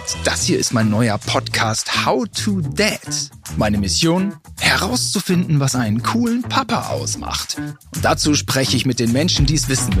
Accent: Berlin, Germany; ich komme aus Berlin, da können tatsächlich viele Russisch.

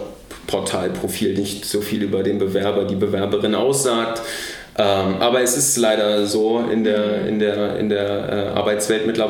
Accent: Lower Saxony, Germany; now in Kassel, Germany; Ich komme hier aus der Ecke. Also ich bin in Südniedersachsen in einem kleinen, beschaulichen Dorf groß geworden

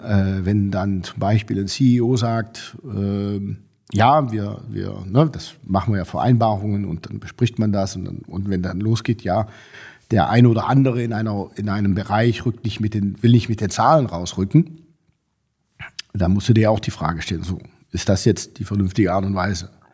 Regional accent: Eifel, Germany; Ich komme aus der Eifel, da gibt es viel Regen.

